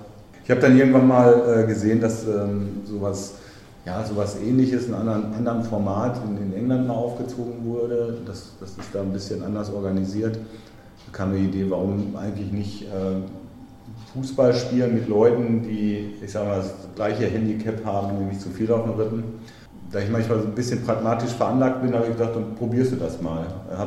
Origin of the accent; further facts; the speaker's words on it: Lünen, North Rhine-Westphalia, Germany; now in Selm, Germany; Also erstmal kam es dazu, dass ich nach Selm gezogen bin. Ich komme eigentlich aus Lünen und wir haben hier in Selm nochmal gebaut.